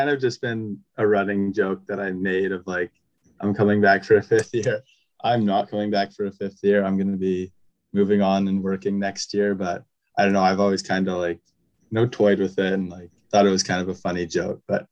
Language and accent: English; Canada; being a Canadian, dealing with the visa situation